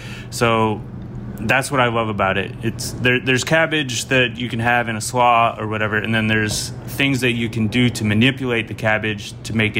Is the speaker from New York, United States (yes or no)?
yes; Jamestown, New York, United States; So I am from Jamestown, New York, which is about an hour south of Buffalo, New York. So I grew up eating a whole lot of buffalo chicken.